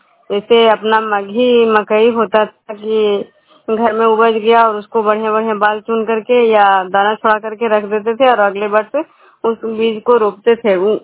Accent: Khujra, Bihar, India

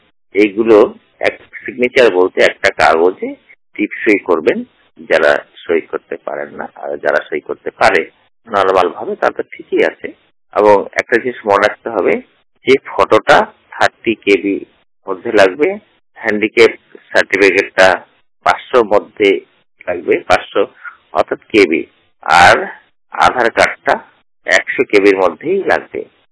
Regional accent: Bidhannagar, West Bengal, India; আমি একজন পূর্ণ দৃষ্টিহীন ব্যক্তি। আমার বাড়ি হচ্ছে দার্জিলিং শিলিগুড়ি অন্তর্ভুক্ত বিধাননগরে।

